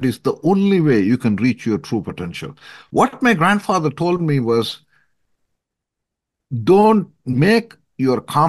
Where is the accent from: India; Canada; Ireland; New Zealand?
India; I grew up in India, and in my formative years, what I saw was lots and lots of problems, and our family had very few resources.